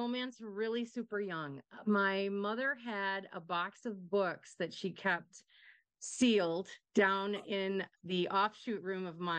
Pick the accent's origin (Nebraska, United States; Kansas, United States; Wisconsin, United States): Wisconsin, United States; Well, I'm from Wisconsin, and I am a teacher by day. And I also do a lot of theater, and I'm a bowler, because if you're from Wisconsin, you have bowl.